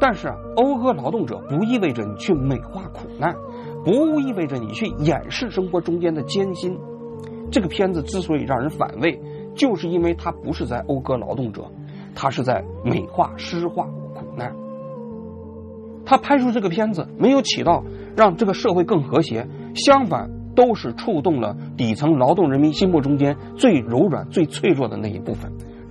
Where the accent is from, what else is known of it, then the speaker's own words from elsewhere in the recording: China; 我们这些来自于中国大陆的人对台湾有着朴素的情感